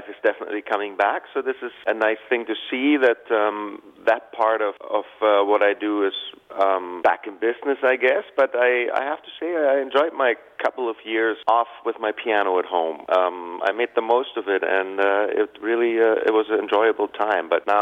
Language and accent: English; Germany; English is a second language; when I grew up in Germany